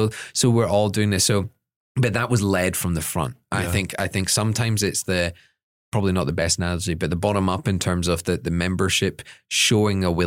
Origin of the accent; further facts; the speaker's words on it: Scotland, United Kingdom; because I'm Scottish, I often recognize the negative first.